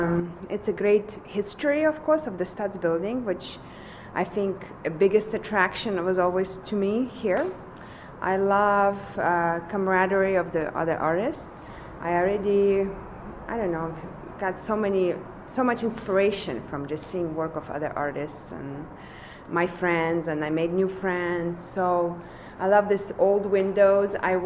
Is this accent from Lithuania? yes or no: yes; Lithuania; also born or lived in Russia; now in United States; I came to United States about 25 years ago from Lithuania. I grew up in Lithuania, but I was born in Russia. Yeah, I'm Russian, but I'm really I'm more cosmopolitan at this point.